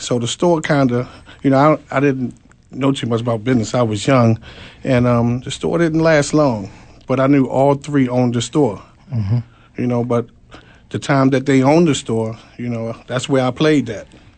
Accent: Sandtown, Maryland, United States; Well, Gary's Goods kind of started with me growing up in Sandtown with three older guys owning a regular little convenience store.

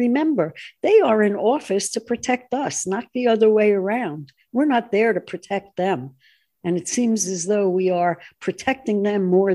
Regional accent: United States; I'm American

